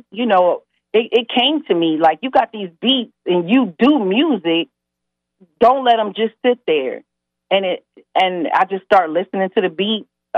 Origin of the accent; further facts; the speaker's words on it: Youngstown, Ohio, United States; And, of course, I'm from Youngstown. I'm a mom. I'm a grandmother.